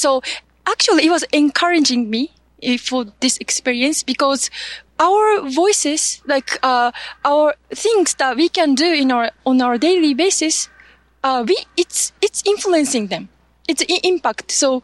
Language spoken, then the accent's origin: English; Japan; English is a second language; Chairman Schwab, I'm from Japan. May I ask